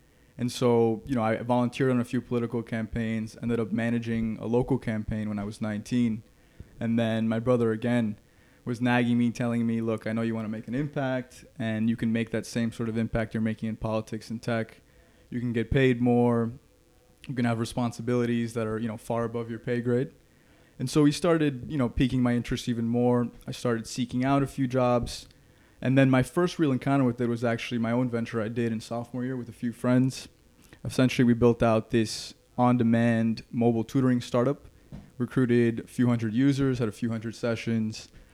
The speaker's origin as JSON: {"language": "English", "town": "Orlando", "region": "Florida", "country": "United States", "tie": "born or raised there", "said": "I grew up in Orlando, Florida to immigrant parents."}